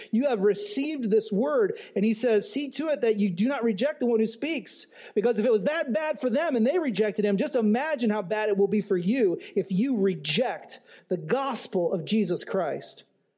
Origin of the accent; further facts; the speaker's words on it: California, United States; You know that I grew up in California. I've told you earthquake stories before.